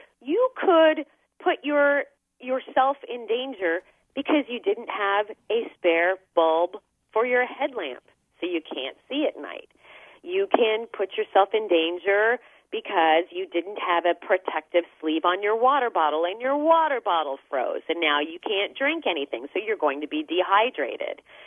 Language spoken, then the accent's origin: English; Phoenix, Arizona, United States; Well, I'm from Phoenix, Arizona, so that explains a lot.